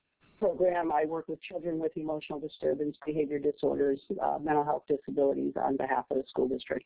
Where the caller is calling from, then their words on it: Juneau, Alaska, United States; So, so I'm calling from Juneau.